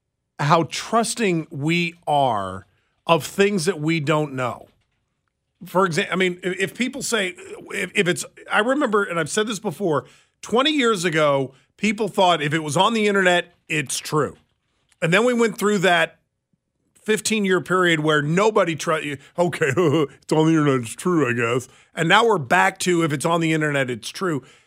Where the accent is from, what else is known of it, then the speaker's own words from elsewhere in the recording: Leavenworth, Kansas, United States; Yeah, but they don't know I'm from Leavenworth, Lansing.